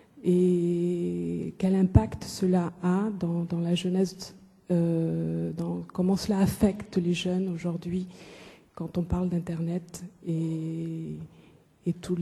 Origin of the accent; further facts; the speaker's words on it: Brazil; Je suis venue ici du Brésil.